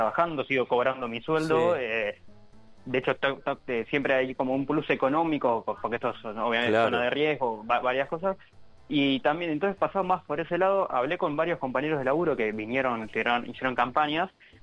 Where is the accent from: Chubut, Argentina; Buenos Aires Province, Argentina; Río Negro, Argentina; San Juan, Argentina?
Buenos Aires Province, Argentina; La Plata; Soy platense, sí, toda la vida ahí. Bueno, estudié en la UNLP, estoy dando clases ahí, así que sí, de toda la vida.